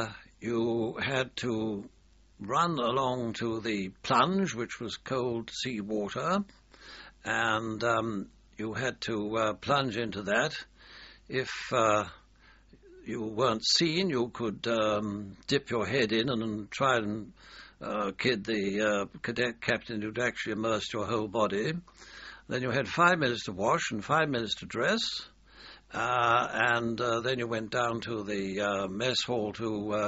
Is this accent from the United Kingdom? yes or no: yes; Stroud, South West England, United Kingdom; born there; I was born in Stroud, Gloucestershire.